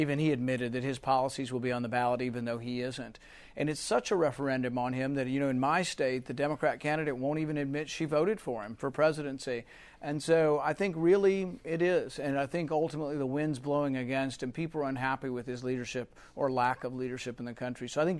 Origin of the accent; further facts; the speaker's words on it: Texas, United States; I'm not against early voting. I grew up in Texas. We voted early for a month or two before elections for probably 20 years, and Texas is still a Republican state.